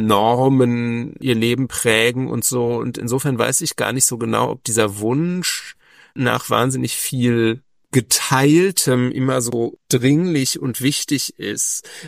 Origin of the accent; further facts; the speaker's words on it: North Rhine-Westphalia, Germany; ich komme aus dem Ruhrgebiet, das hat mich geprägt.